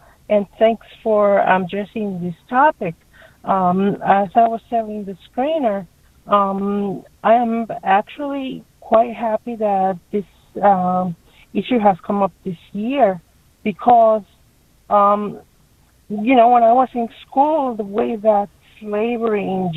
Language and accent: English; New York, United States; And I think that if I feel that way as a New Yorker